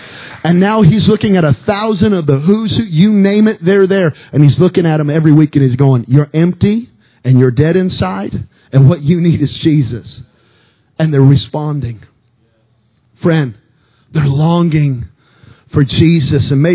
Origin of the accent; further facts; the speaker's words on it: Belen, New Mexico, United States; I'm born in Belen, New Mexico, population 2000.